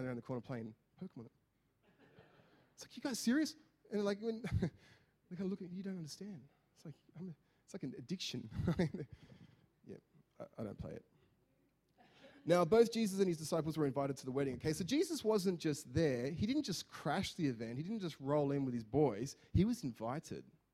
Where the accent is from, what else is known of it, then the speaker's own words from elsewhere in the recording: Australia; as an Aussie, that sounds rude.